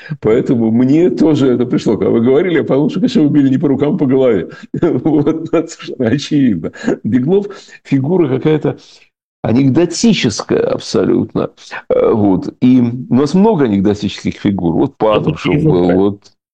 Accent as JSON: {"language": "Russian", "region": "Saint Petersburg", "country": "Russia", "tie": "born or raised there", "said": "А поскольку Питер мой родной город, я там вырос и так далее"}